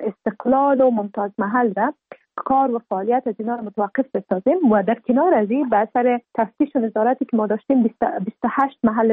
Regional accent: Afghanistan; به عنوان یک افغان

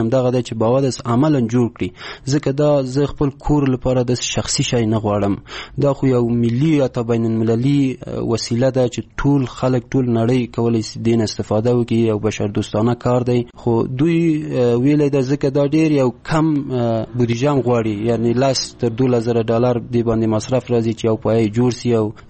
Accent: Kabul, Afghanistan; ولایتم کابل ده، ولسوالیم پغمان ده

